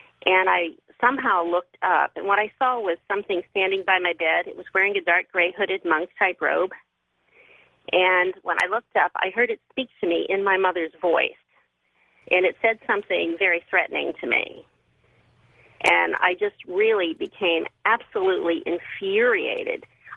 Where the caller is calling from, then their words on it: Washington, District of Columbia, United States; I'm calling from Washington, D.C.